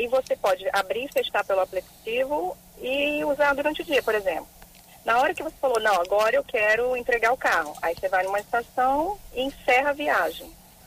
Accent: Espírito Santo, Brazil; A gente é pioneira, nós duas somos capixabas e o projeto é 100% capixaba.

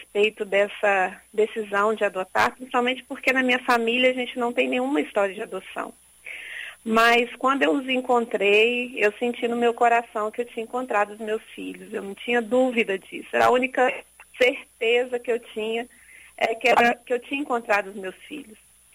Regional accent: Cariacica, Espírito Santo, Brazil; Somos de Cariacica

